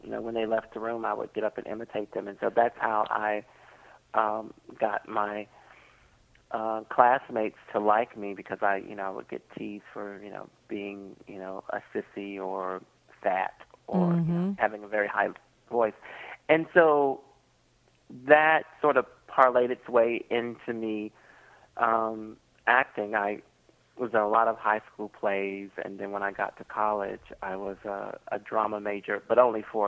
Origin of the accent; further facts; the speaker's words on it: Hickory, North Carolina, United States; I'm from a little town in North Carolina called Hickory.